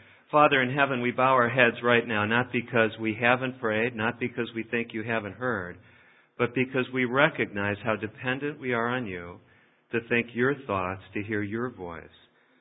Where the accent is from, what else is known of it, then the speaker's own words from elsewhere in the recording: Chicago, Illinois, United States; I was struck by something I don't remember from my days growing up in Chicago.